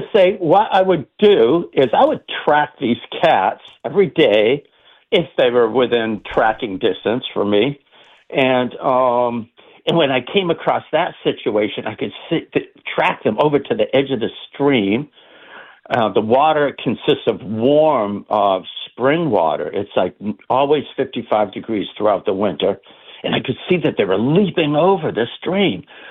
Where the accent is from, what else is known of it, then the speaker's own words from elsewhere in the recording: New England, United States; also born or lived in Maine; I grew up here in New England, and we had a farm in Maine, and also one here in Rockport, Massachusetts.